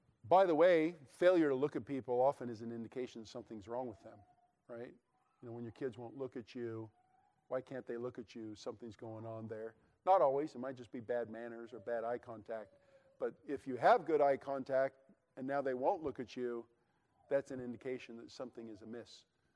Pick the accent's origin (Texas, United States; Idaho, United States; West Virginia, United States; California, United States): Idaho, United States; That wasn't the case when we were growing up in Idaho. That was already gone. There's no yes, sir, and yes, ma'aming in Idaho